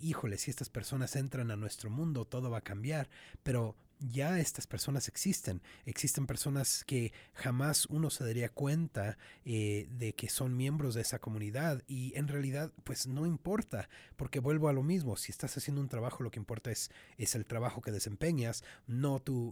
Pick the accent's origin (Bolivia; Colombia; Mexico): Mexico; moved away; also born or lived in Utah; cuando yo me mudé al estado de Utah, fue el primer lugar en donde empecé a tener experiencias racistas, y fue cuando no nada más me identificaba como mexicano, pero me identifiqué como súper mexicano y súper latino